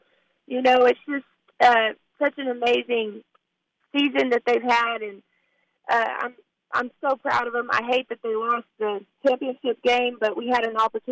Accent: Plainview, Texas, United States; Well, you know, I grew up in Plainview since I was 2 years old, and so I always got to hear these amazing stories on the Flying Queens.

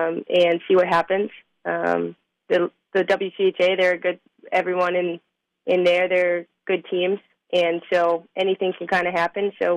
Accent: North Dakota, United States; I'm actually from North Dakota. And so I kind of knew, like, growing up, I knew like Hockey Day Minnesota was a big thing.

